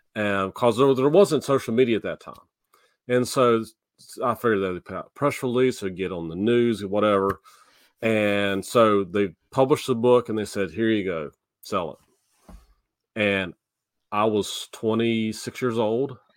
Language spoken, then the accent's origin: English; West Virginia, United States; growing up in West Virginia, I was a big fan of West Virginia Mountaineers.